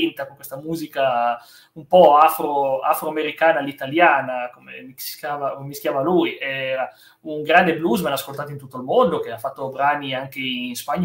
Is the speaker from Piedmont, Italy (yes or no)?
yes; Piedmont, Italy; è successo in un pub delle mie parti, adesso non mi ricordo se ero nell'Alessandrino quella volta o Casale Monferrato